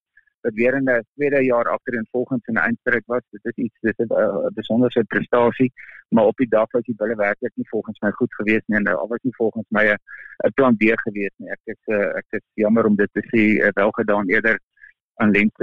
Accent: Northern Cape, South Africa; Ja, ek kom natuurlik uit die Noord-Kaap

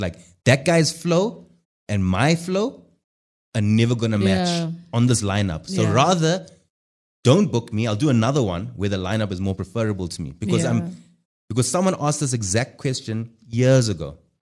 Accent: South Africa; I am a South African comedian.

